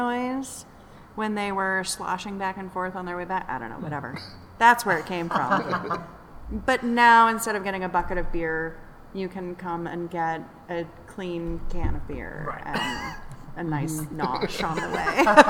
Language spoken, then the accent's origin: English; Kansas, United States; We're both from Kansas.